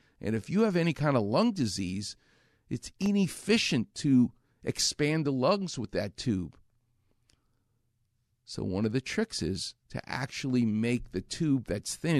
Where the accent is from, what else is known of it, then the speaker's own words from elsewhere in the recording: New York, United States; as they say in California, and I'm from New York, you're very chill.